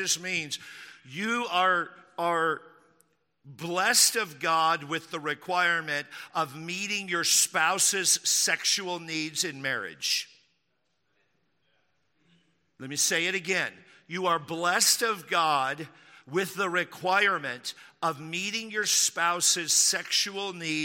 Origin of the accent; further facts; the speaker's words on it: Texas, United States; If you're here from the South, sorry, all of my mockery accents are from the South. I grew up in Texas.